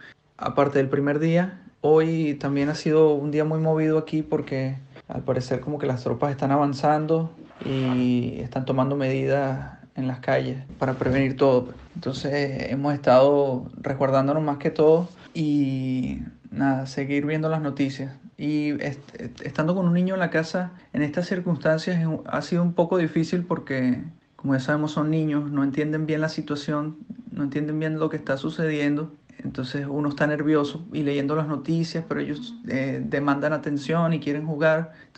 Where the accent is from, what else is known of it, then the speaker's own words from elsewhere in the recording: Venezuela; also born or lived in China; now in Dnipro, Ukraine; Pero sí, así fue como llegué a China. Así fue como salí de Venezuela.